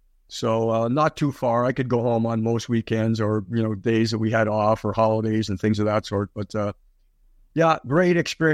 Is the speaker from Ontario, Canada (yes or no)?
yes; Coniston, Ontario, Canada; 200 miles north of Toronto, small town just outside of Sudbury, Ontario, Coniston, 2,500 people.